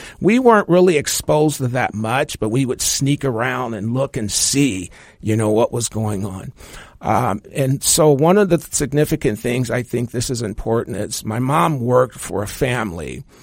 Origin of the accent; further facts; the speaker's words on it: Indianapolis, Indiana, United States; I grew up in Indianapolis, Indiana. I was born in the 60s